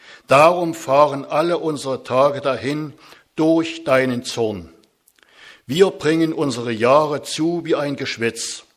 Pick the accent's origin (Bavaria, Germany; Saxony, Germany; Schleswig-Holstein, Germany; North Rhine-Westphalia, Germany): Saxony, Germany; Sosa; Ich komme aus Sosa